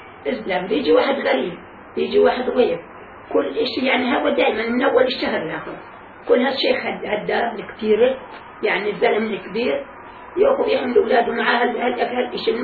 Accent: Palestine; بس في موسم عندنا في فلسطين كلها

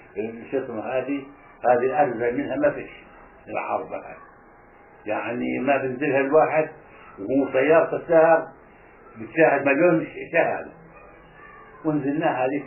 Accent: Hebron, West Bank, Palestine; من أنا من عندنا بالخليل

